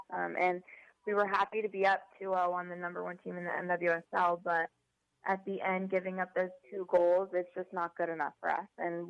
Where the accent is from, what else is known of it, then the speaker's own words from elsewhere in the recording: Utah, United States; Yeah, when I was growing up in Utah, I had a coach.